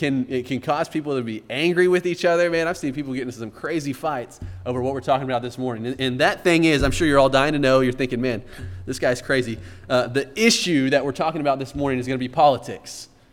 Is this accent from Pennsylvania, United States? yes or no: no; Texas, United States; I'm from Texas, and you would think, man, I've been around guns.